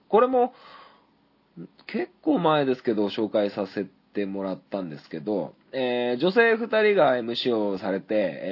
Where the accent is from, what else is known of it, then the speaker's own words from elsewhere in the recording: Sanjo, Niigata, Japan; 同じね、三条市のね、出身なんですよ、皆さん。